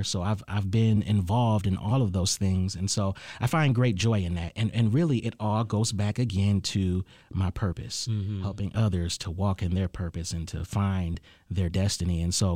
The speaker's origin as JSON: {"language": "English", "town": "Ypsilanti", "region": "Michigan", "country": "United States", "said": "Okay, so I am from Ypsilanti."}